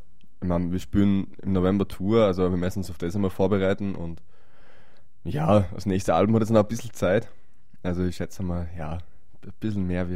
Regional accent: Burgenland, Austria; Wir haben 200 Meter Seehöhe, da wo ich her bin.

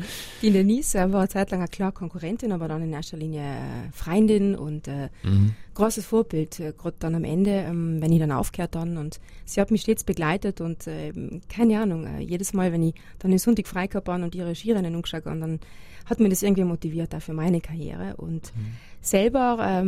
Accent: South Tyrol, Italy; sie haben mich hingeschickt, weil sie sich gedacht haben, das passt, Südtirol und Südtirolerin.

